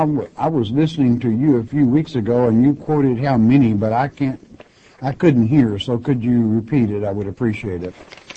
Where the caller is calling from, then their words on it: Oklahoma, United States; from Oklahoma.